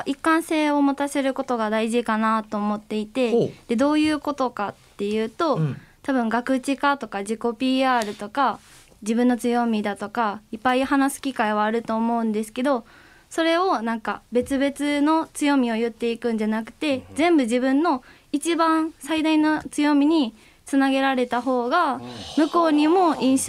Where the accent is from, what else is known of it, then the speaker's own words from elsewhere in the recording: Osaka, Japan; 私大阪出身 で大学はずっと神戸に通っていたんですけど、